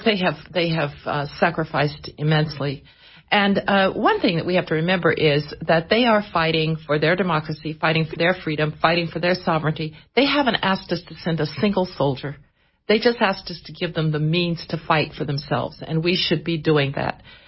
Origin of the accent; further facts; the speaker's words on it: United States; Well, I'm an American